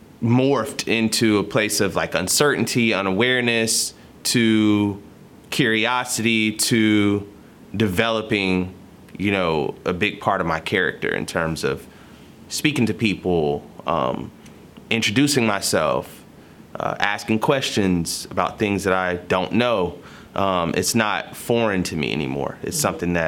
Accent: Jacksonville, Florida, United States; So, you know, I'm coming from Jacksonville, Florida

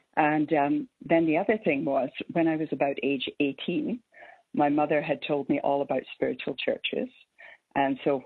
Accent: Scotland, United Kingdom; born there; I was born in Scotland into a family where my mother and my grandmother believed in a spirit world.

